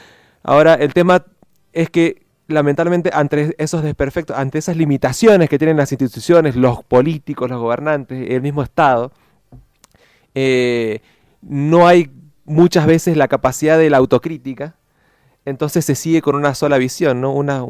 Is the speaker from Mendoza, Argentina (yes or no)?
yes; Mendoza, Argentina; nuestra identidad como mendocino se ha caracterizado históricamente como, digamos, un ejemplo dentro de la Argentina